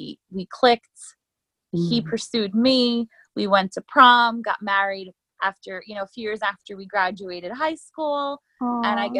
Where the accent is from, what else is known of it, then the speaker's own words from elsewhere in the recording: United States; I just knew I'm American, and not that there's anything wrong